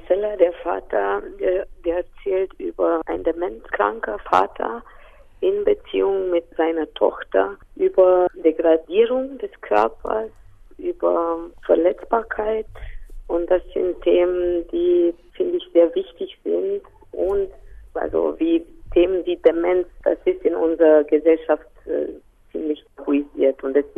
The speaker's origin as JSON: {"language": "German", "town": "Biertan", "region": "Sibiu County", "country": "Romania", "tie": "born or raised there", "also_born_or_lived": "Bucharest", "said": "Ich komme ja aus Hermannstadt, also ich habe meine Kindheit in Birtheln verbracht und dann habe ich in Hermannstadt studiert und dann später in Bukarest."}